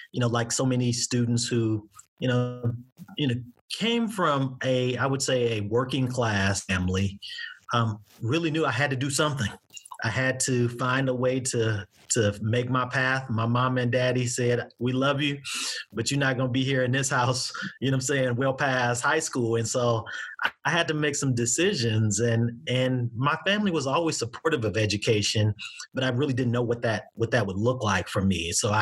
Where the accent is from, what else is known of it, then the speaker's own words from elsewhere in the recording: Compton, California, United States; I am originally from Compton, California, but I'm a Southern boy at heart. You know, my family is from Mississippi